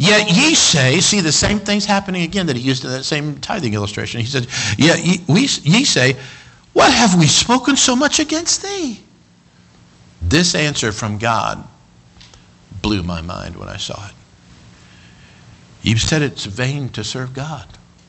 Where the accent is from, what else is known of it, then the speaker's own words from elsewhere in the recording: Cody, Wyoming, United States; I grew up in Cody, Wyoming, and we drive down the road, and if we see somebody, which could be a rare event